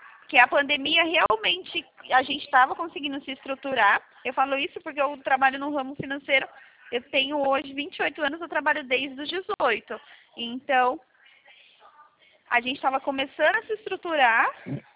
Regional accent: Americana, São Paulo, Brazil; also born or lived in Campinas; Eu sou aqui de Americana

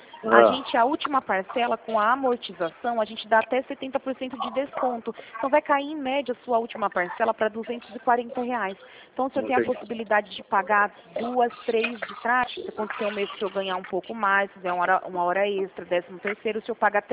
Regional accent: Rio Claro, São Paulo, Brazil; Eu sou daqui de Rio Claro mesmo

